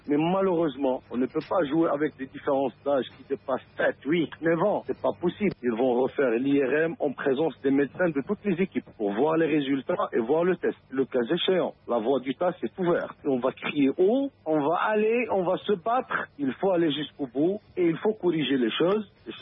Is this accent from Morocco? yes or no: yes; Morocco; En tant que Marocain, moi je suis fier des petits jeunes qui sont là